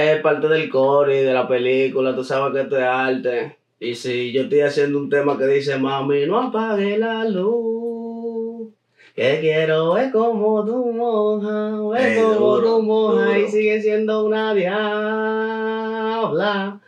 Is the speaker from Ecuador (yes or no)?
no; Newark, New Jersey, United States; Hay otro tema también de la ciudad, yo soy de Newark, por la de la guapera.